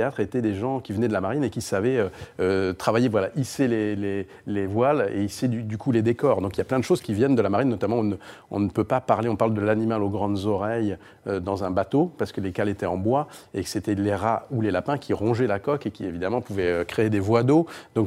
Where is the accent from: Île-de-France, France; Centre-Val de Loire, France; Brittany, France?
Brittany, France; Donc, je suis breton, je suis têtu, vive la Bretagne, voilà.